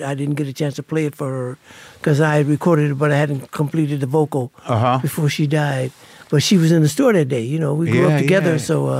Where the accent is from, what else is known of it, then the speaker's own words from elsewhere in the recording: Detroit, Michigan, United States; I had relatives in Chicago when I was growing up in Detroit.